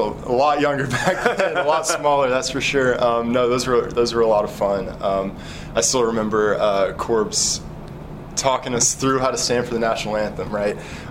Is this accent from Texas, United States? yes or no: no; Nashville, Tennessee, United States; Born and raised in Nashville, and I just think it's one of the best cities in the country.